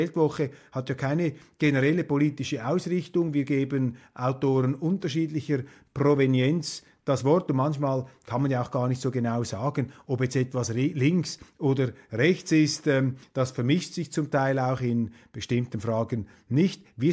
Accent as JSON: {"language": "German", "country": "Switzerland", "said": "Und als Schweizer beelendet es einen, wenn man sieht, in welche Richtung diese Organisationen driften."}